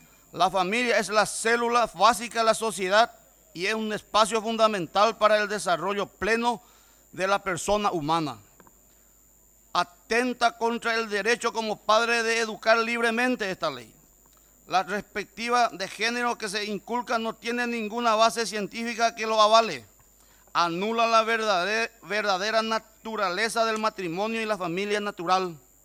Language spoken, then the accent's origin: Spanish; Paraguay; olvidar nuestro compromiso como paraguayos con la familia